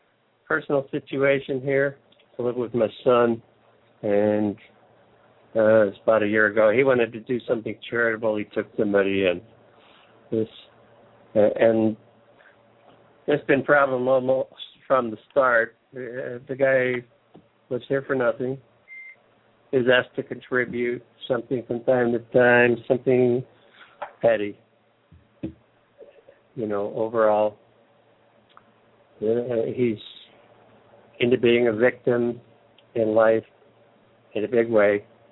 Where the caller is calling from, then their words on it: Phoenix, Arizona, United States; in Phoenix.